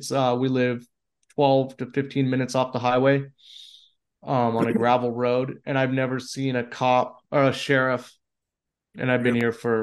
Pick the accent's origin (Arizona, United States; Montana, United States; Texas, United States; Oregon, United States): Oregon, United States; what you say when I'm from Oregon, people are like, oh, I'm sorry.